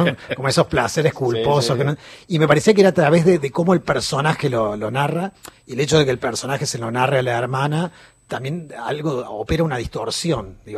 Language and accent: Spanish; Córdoba, Argentina; Yo soy de la ciudad de Córdoba. No, tampoco. No soy de pueblo, no, no.